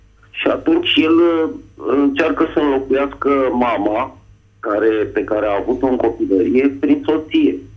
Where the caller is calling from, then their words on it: Bucharest, Romania; din București și vreau să vă spun, cum spunea distinsul domn pastor, că am ajuns deja la vârsta de 51 de ani.